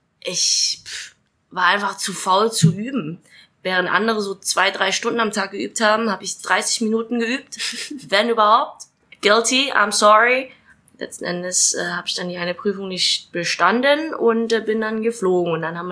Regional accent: East Germany, Germany; als Ossi-Kind quasi schon fast

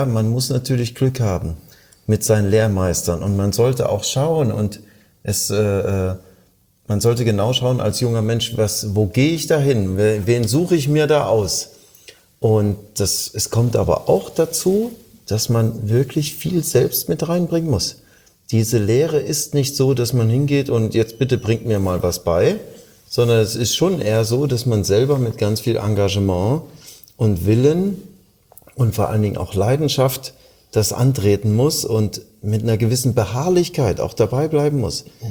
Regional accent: Halle, Saxony-Anhalt, Germany; born there; now in Baden-Baden, Germany

